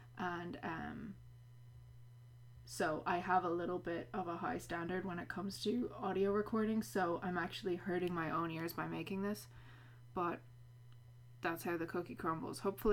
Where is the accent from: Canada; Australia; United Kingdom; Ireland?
Ireland; accent: Irish; now in United States; while I'm here in the States, I'm a little bit embarrassed to bring out my Irish accent.